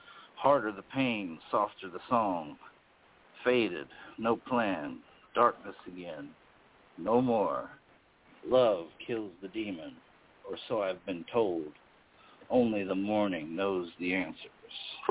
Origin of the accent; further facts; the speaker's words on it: Louisiana, United States; My family on my father's side is from Louisiana. And I was raised around Mardi Gras and Bourbon Street, and all my life, I've been doing pirate shit.